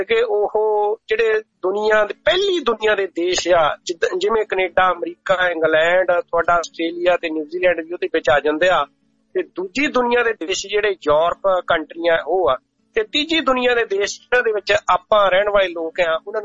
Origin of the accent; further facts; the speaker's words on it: Dosanjh Kalan, Punjab, India; ਦੋਸਾਂਝ ਕਲਾਂ ਪਿੰਡ ਦੇ ਲੋਕਾਂ ਨੇ ਵੱਧ ਚੜ ਕੇ ਹਿੱਸਾ ਪਾਇਆ, ਤੇ ਮੈਂ ਉਸ ਧਰਤੀ ਦੇ ਉੱਤੇ ਜੰਮਿਆ ਪਲਿਆ ਆ ਤੇ ਉਥੋਂ ਦੀ ਵਿਰਾਸਤ ਨੂੰ ਮੈਂ ਅੱਗੇ ਤੋਰਨ